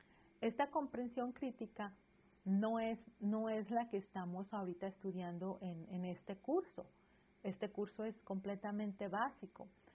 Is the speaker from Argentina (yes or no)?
no; Mexico; yo soy una mujer de mayor de 40 años. Bueno, yo creo que ya ustedes han escuchado mi acento. Yo soy mexicana.